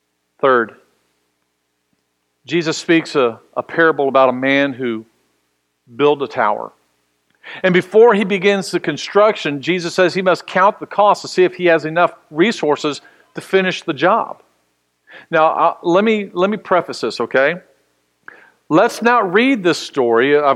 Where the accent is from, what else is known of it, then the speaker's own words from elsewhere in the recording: Austin, Texas, United States; You know that Diane and I both, we grew up in Austin, Texas.